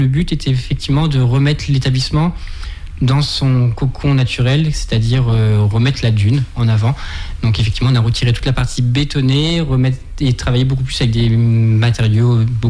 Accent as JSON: {"language": "French", "region": "Normandy", "country": "France", "tie": "born there", "said": "donc j'ai 39 ans maintenant, je suis natif de Normandie"}